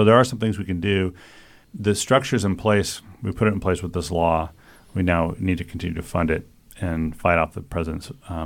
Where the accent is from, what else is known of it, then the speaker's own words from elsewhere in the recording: Arlington, Washington, United States; I was born and raised in Arlington, Washington.